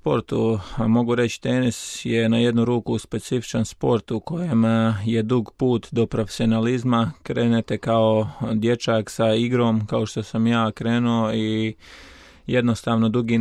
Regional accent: Medjugorje, Federation of Bosnia and Herzegovina, Bosnia & Herzegovina; dolazim iz Međugorja i to je to, 31 godina.

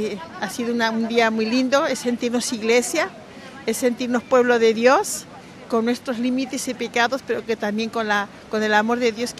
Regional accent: Burgos, Castile and León, Spain; Yo soy española de Burgos.

